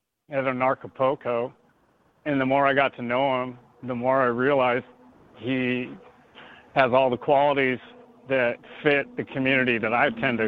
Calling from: Summerville, South Carolina, United States; Somerville, South Carolina.

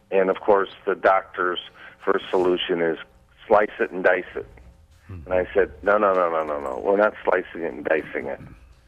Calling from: Punta Gorda, Florida, United States; I'm calling from Punta Gorda, Florida.

